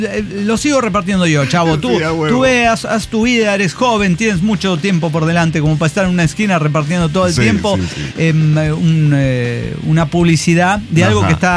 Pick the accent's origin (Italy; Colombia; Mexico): Mexico; Mexico City; now in Madrid, Spain; yo soy del DF, pero vivo en Madrid hace 13 años.